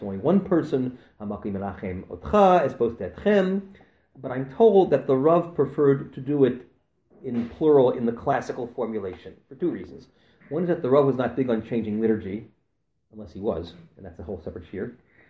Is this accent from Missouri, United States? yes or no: yes; St. Louis, Missouri, United States; now in Chicago, United States; 2 years ago, I moved to Chicago. But I grew up in St. Louis.